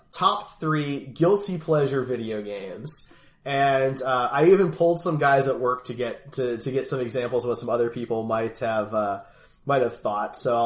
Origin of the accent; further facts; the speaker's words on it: Philadelphia, Pennsylvania, United States; So I'm from Philly, so I almost always played as the Eagles.